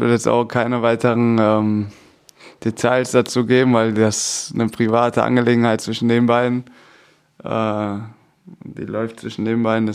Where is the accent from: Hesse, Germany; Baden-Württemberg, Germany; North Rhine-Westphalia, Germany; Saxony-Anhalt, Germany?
North Rhine-Westphalia, Germany; Düsseldorf; born there; ich komme ja aus Düsseldorf gebürtig